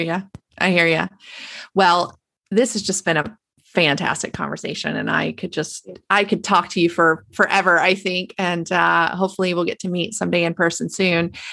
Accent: the South, United States; You're my fellow Southerner.

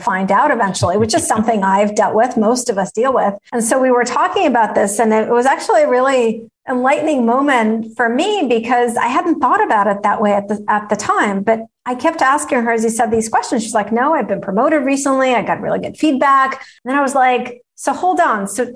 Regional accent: Russia; You know, I grew up in Russia. It was kind of the only way.

